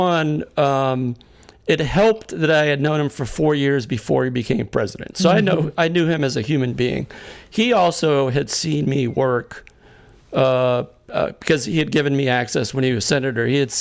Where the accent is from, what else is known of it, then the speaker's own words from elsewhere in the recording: Massachusetts, United States; even though he grew up in Hawaii and I grew up in Massachusetts